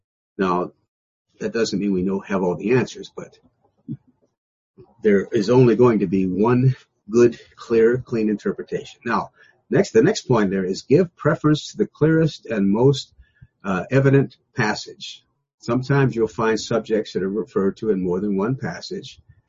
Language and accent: English; United States; born there; I wasn't born a Jew. I was born in America.